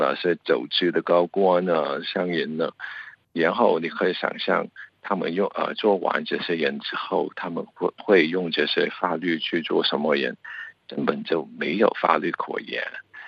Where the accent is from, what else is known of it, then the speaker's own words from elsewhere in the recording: Hong Kong; 根本他也不是我们香港人选出来的吧